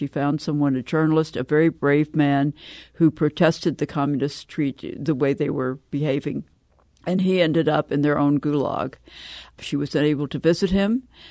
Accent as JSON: {"language": "English", "town": "Thayer", "region": "Missouri", "country": "United States", "tie": "born or raised there", "moved": "yes", "said": "I grew up in Thayer, Missouri, which is right on the Arkansas border, about 75 miles north of Jonesboro, Arkansas, and about 130 miles south of Springfield."}